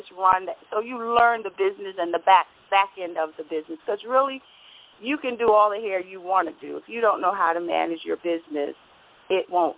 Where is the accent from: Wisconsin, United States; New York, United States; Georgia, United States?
New York, United States; Brooklyn; moved away as an adult; also born or lived in North Carolina; now in New Jersey, United States; Well, I'm actually from, born North Carolina, grew up in Brooklyn, and moved to New Jersey almost a little over 30 years ago.